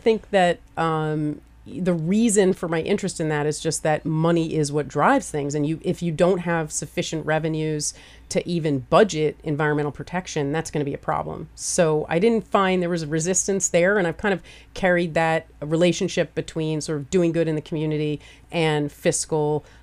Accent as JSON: {"language": "English", "town": "Saugerties", "region": "New York", "country": "United States", "tie": "born or raised there", "said": "So I grew up in the Saugerties area and spent a lot of time outside. I kind of had a very idyllic childhood."}